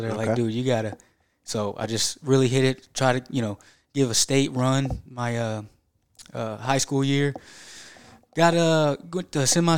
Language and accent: English; Jeffersonville, United States; Yeah, so, I grew up in Jeffersonville.